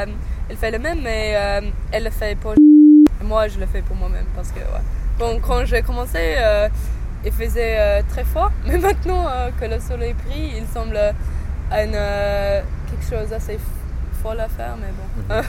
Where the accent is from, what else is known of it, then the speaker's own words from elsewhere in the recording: England, United Kingdom; French is a second language; Et ce week-end, je suis rentrée chez moi en Angleterre pour voir ma famille